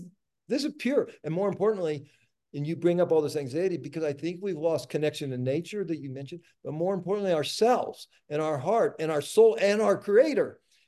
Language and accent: English; United States; as a male growing up in America, in the 50s, 60s, 70s, we're taught not to feel.